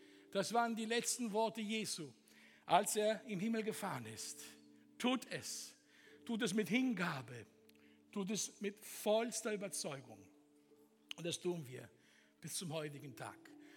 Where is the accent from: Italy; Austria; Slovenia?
Italy; Erstens, ich bin Italiener und ich schaffe es nicht, keinen Druck zu machen.